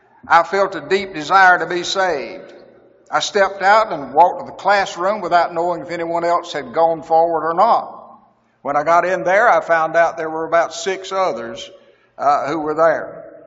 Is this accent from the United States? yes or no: yes; South Carolina, United States; I'm not a scholarly. I come from South Carolina. We say is and ain't, tis and all that, and yep and nope and y'all.